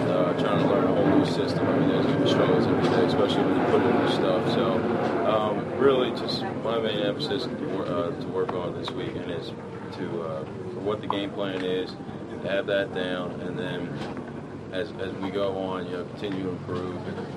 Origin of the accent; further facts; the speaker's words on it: Philadelphia, Pennsylvania, United States; I'm from Philly, and Pittsburgh's a little bit away